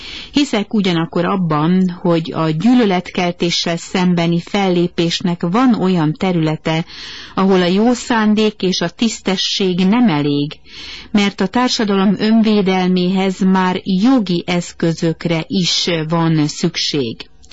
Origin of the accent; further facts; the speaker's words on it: Hungary; Apaként, egy európai köztársaság felelős miniszterelnökeként, illetve a hazáját szerető magyarként egyaránt